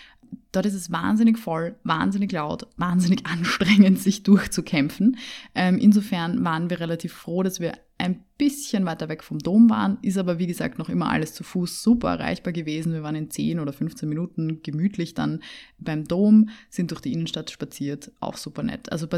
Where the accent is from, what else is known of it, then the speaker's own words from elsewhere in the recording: Vienna, Austria; Ich komme aus Wien, deswegen bin ich mit dem Nachtzug angereist